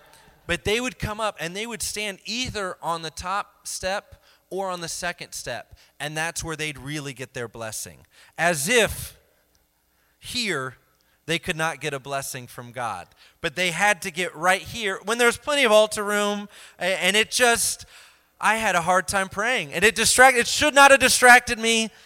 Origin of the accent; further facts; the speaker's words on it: Indiana, United States; Growing up, I would go to church camp in Indiana. I'm from Indiana, so I'd always attend church camp.